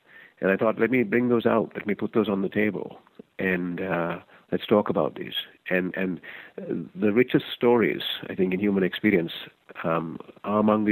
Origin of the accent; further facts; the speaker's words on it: Sri Lanka; now in Canada; when I was growing up in Sri Lanka, I was a minority community member. We were, you know, European remnants, if you will, of a colonialized country.